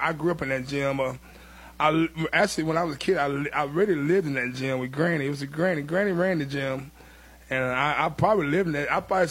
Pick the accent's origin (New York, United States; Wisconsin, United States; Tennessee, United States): Tennessee, United States; Portland; also born or lived in Indianapolis; Well, I was born in Indianapolis, but I moved to Portland when I was about 5 years old. I went through all the, you know, Walt Hardison, and I went through Portland High School